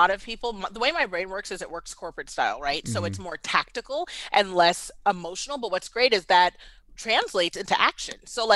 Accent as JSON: {"language": "English", "town": "Washington", "region": "District of Columbia", "country": "United States", "tie": "born or raised there", "also_born_or_lived": "Baltimore", "lives_now": "Atlanta, United States", "said": "I am. So like, I was born and raised in D.C. Went okay. to Hopkins, and like, you know, my husband's"}